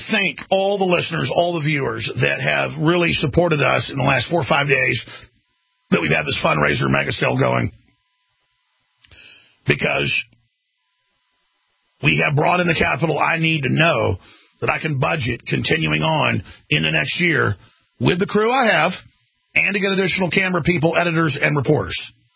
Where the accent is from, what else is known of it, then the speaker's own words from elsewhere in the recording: United States; I'm an American. Get used to it.